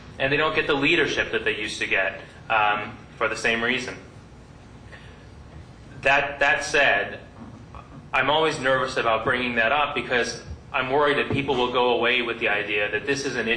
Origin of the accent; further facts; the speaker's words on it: Canada; I think I should out myself. I'm actually Canadian.